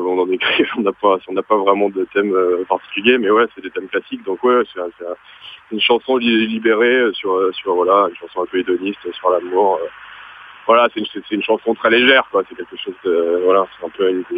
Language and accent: French; Pays de la Loire, France; on est tous les deux provinciaux en fait à l'origine, Brieux et Lillois, et … donc je suis près d'Angers, une petite ville à côté d'Angers.